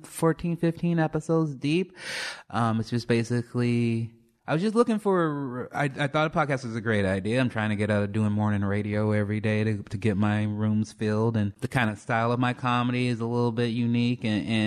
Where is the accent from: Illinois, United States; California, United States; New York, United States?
Illinois, United States; Chicago; And I grew up in the south side of Chicago, which is kind of a tough area, and my mom was a single parent